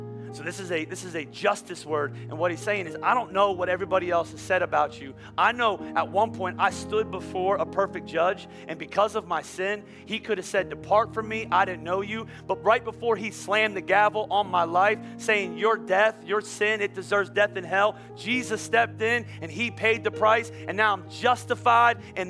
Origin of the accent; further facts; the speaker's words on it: Pennsylvania, United States; but I can't backtrack because I'm from Pennsylvania and I don't know how to hike.